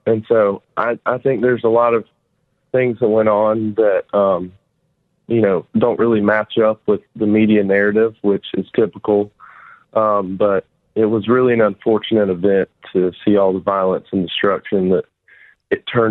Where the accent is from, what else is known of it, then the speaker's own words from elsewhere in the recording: Spartanburg, South Carolina, United States; from Spartanburg. I'm currently a senior at Burns High School, and I'm the vice chair of our state teenage Republicans.